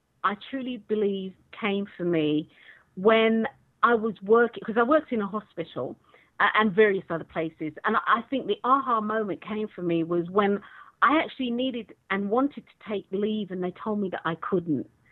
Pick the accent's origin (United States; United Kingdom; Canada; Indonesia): United Kingdom; London; because I'm from London